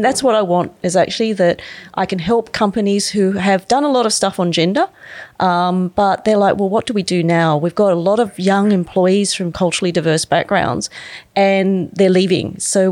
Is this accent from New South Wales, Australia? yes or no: yes; Tamworth, New South Wales, Australia; I'm fourth generation Asian Australian. Mm-hmm. I was born in Tamworth. So if anyone knows of where Tamworth is, they know it's like 5 hours from Sydney and it's the Australasian country music capital.